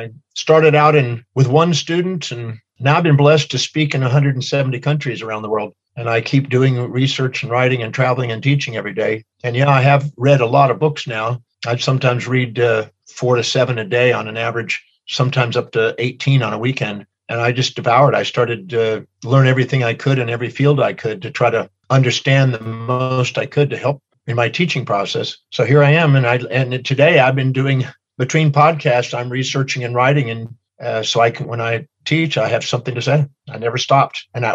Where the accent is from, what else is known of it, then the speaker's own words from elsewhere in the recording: Houston, Texas, United States; also born or lived in Richmond, Texas; When I hit 12 going on 13, I moved from Houston, Texas to Richmond, Texas, where I didn't have a bunch of smart kids.